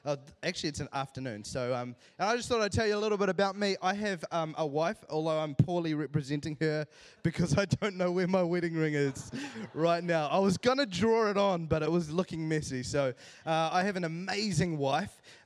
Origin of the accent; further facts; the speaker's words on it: Sri Lanka; because I'm not from Germany and there is no relatives. Like, I'm 100% Sri Lankan, you know, but anyway, so I was in Germany